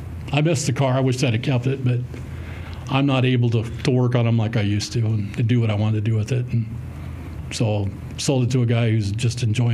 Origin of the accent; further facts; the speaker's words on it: Iowa, United States; Growing up in Iowa, for the 8 years I was there, there was a Made Right just about in every town around me where I lived.